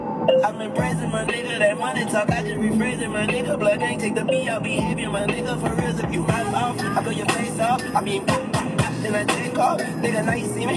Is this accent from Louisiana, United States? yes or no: yes; New Orleans, Louisiana, United States; I'm from Holly Grove, the holy Mecca.